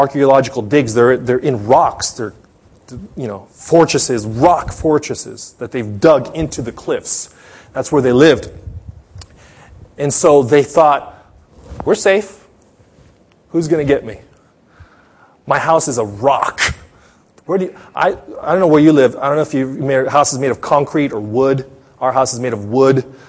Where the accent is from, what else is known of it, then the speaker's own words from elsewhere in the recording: Los Angeles, California, United States; I'm from Los Angeles.